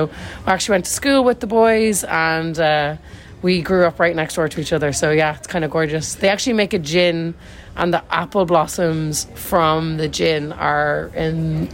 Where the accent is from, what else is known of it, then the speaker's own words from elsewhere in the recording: Ireland; it's as an Irish person, it's hard to take a compliment